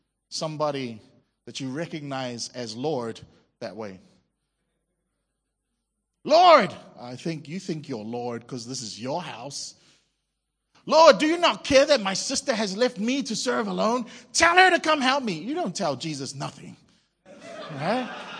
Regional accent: New Zealand; moved away; also born or lived in Singapore; I lived in Singapore for 8 years. Like, I came from New Zealand. We're so laid back there, right?

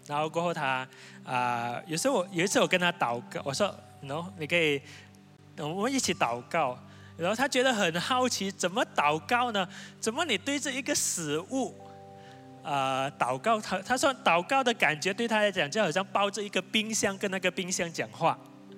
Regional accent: Malaysia; 我是从马来西亚来

